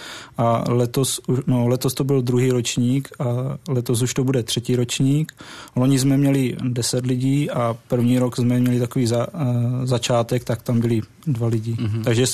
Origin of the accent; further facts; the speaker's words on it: Moravia, Czechia; Já pocházím z Moravy